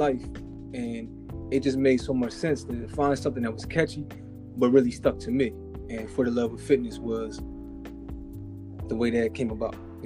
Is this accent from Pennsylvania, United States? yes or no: yes; Philadelphia, Pennsylvania, United States; You know, when I was a kid, I grew up in West Philadelphia, right?